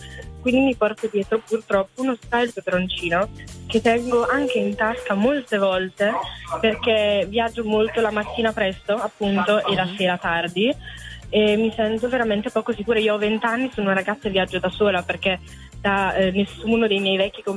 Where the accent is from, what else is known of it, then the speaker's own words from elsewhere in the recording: Brescia, Lombardy, Italy; Io sono di Brescia, ma in questo momento mi sto trovando sulla metro per andare a Milano Lambrate, appunto. Come scrivevo nel messaggio, io frequento l'università a Milano, quindi faccio la pendolare